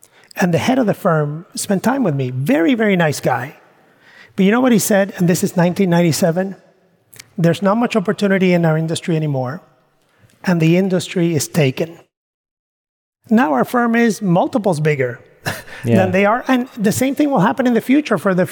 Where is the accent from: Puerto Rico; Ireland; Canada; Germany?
Puerto Rico; Mayagüez; one that was really close to my hometown of Mayagüez